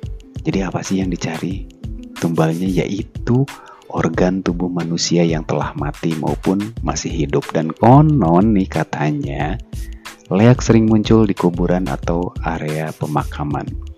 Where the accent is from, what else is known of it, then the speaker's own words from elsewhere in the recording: Bandung, West Java, Indonesia; Tapi kalau buat orang yang di luar Bali, kayak saya nih, saya dari Bandung